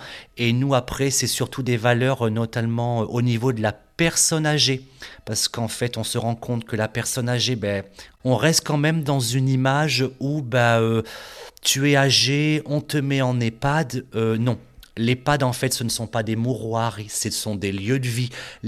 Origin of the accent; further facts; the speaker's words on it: Amiens, Hauts-de-France, France; moi, je suis également originaire de la Picardie, de la Somme, de la ville d'Amiens, exactement.